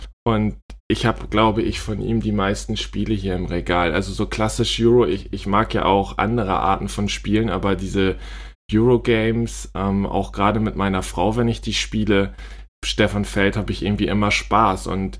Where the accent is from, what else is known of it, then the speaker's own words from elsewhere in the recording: Hamburg, Germany; ich bin Hamburger, komme aus Norddeutschland entsprechend, lieb die Deiche, Schafe, bin ganz viel an der Nordseeküste